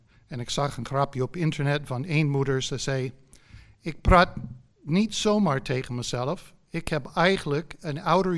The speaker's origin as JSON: {"language": "Dutch", "country": "United States", "second_language": "Dutch", "lives_now": "Netherlands", "said": "ik kom uit Amerika. Dat hoort in mijn kromme Nederlands."}